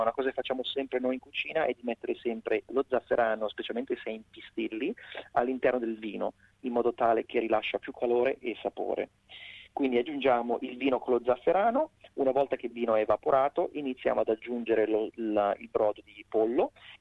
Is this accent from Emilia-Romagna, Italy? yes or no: no; Milan, Lombardy, Italy; essendo io milanese, chiaramente grana al posto del parmigiano